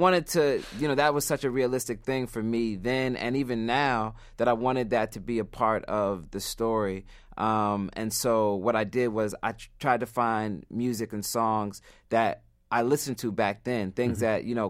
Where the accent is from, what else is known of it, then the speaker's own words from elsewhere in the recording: Philadelphia, Pennsylvania, United States; Everybody I know growing up in Philly and just everywhere, and my cousins in New York, we have what we call hip-hop to Tourette's.